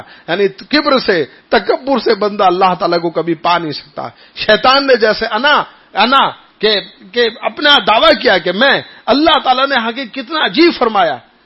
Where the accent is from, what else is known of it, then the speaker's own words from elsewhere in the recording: Punjab, Pakistan; میں بڑا خاندانی ہوں، اور … میرا بھی پنجاب سے تعلق ہے نا،